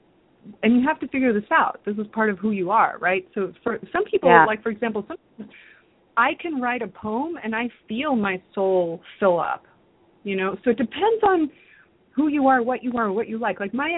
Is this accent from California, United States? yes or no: yes; Redondo Beach, California, United States; I was raised in Redondo Beach, and so we were at the beach all the time.